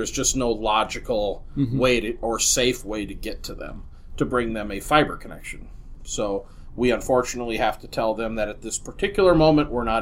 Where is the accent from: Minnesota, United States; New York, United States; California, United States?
Minnesota, United States; Minneapolis; You know, I grew up in Minneapolis. My business partner grew up in Minneapolis. We went to Minneapolis South High School.